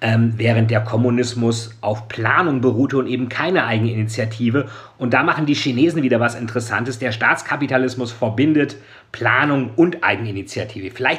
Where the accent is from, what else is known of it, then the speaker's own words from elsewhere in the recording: Lilienthal, Lower Saxony, Germany; also ich bin in Lilienthal zur Schule gegangen, in Niedersachsen